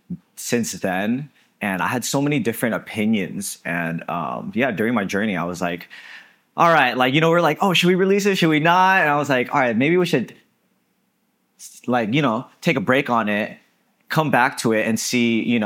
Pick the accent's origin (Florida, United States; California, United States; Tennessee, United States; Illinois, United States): California, United States; San Mateo; No, I grew up in the Bay Area, California. And it was a place called San Mateo.